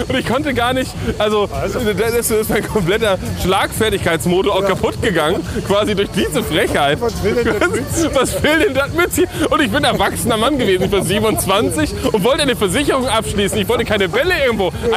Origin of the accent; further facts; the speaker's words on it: Marne, Schleswig-Holstein, Germany; also born or lived in Berlin; Und da, wo ich herkomme, da in Marne